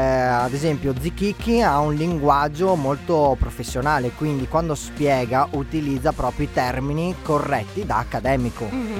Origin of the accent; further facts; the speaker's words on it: Veneto, Italy; Poi se unisci che sono veneto e anche fisico